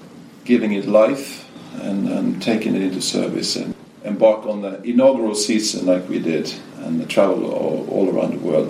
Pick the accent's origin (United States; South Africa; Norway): Norway; Bergen, Vestland; English is a second language; I did grow up in the busiest cruise port in Northern Europe, my hometown of Bergen, which is the gateway to the beautiful fjords of the west coast of Norway.